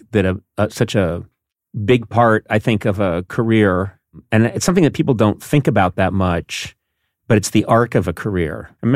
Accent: Malibu, California, United States; I'm Dutch and I'm from Malibu.

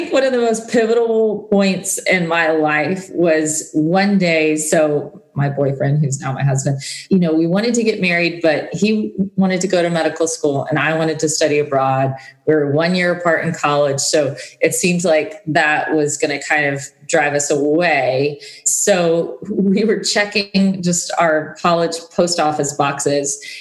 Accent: Louisiana, United States; granted, I was a Protestant from Louisiana, so I guess I had been a minority in that way

